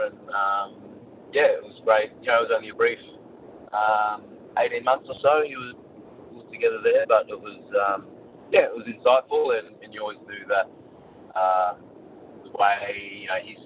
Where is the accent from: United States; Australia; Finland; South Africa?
Australia; Melbourne, Victoria; I've been really lucky to be able to do that in my hometown where I grew up.